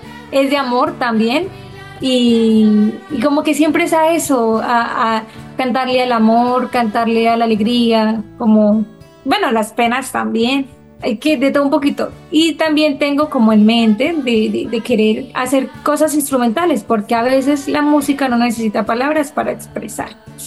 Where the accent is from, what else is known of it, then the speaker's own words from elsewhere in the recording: Garzón, Huila, Colombia; Viajar a Garzón o estar en Garzón, en mi pueblo natal, todos reunidos